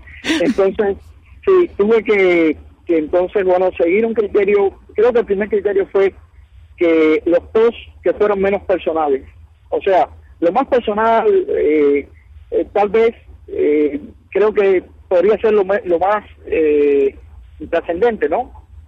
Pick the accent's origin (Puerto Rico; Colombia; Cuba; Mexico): Cuba; moved away; la falta de libertad que yo tenía en Cuba